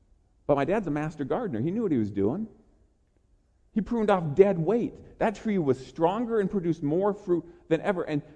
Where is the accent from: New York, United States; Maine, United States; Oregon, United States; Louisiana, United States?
Oregon, United States; also born or lived in Colorado; when I was growing up in Oregon.